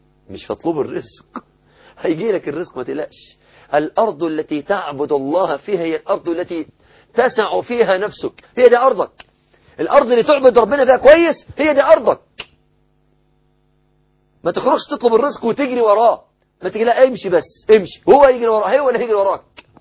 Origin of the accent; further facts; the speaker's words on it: Egypt; عندنا في مصر كده يلبس الجلابية مزديري